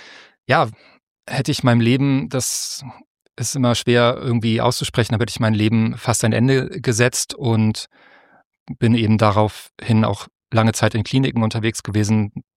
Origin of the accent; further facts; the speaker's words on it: Hamburg, Germany; als Hamburger dachte ich, das sind ja schon unfassbar viele Höhenmeter.